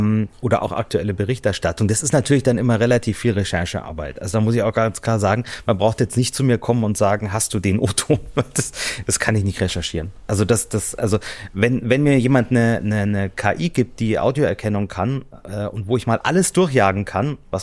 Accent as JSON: {"language": "German", "region": "Bavaria", "country": "Germany", "tie": "born or raised there", "said": "Ziemlich in meinem Heimatort damals war das eigentlich oder dazwischen."}